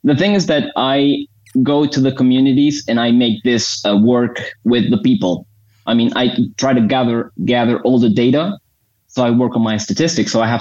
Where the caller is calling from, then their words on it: Bucaramanga, Santander, Colombia; I'm in Bucaramanga, Colombia.